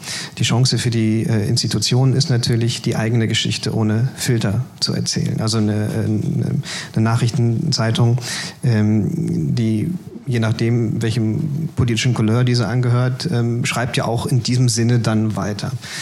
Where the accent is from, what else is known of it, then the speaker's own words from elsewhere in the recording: North Rhine-Westphalia, Germany; Ich komme aus dem Ruhrpott, da hat keine Stadt Geld.